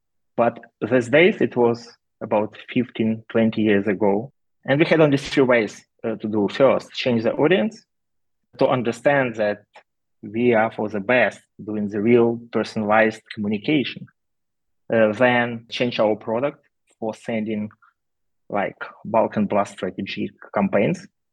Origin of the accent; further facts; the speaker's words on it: Ukraine; I'm from Ukraine initially